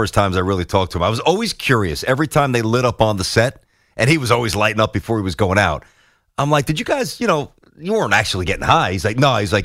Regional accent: Brooklyn, New York, United States; We're boys, man. I mean, we're both from Brooklyn.

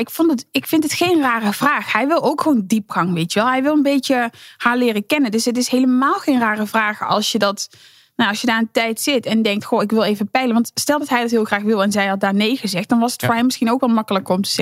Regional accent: Limburg, Netherlands; Bij mij wordt er ook vaak gedacht dat ik uit Brabant kom. Ik kom uit Limburg

